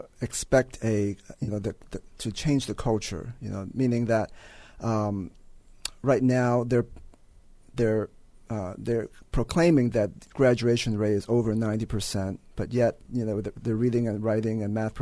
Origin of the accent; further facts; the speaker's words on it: Texas, United States; I grew up in Texas and going to a public school